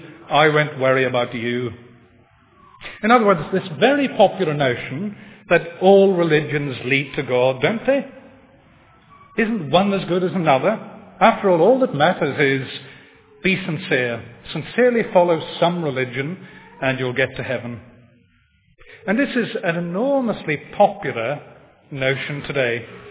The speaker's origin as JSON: {"language": "English", "country": "United Kingdom", "said": "But I want to add to that, we mustn't think we're unique in this way as British people."}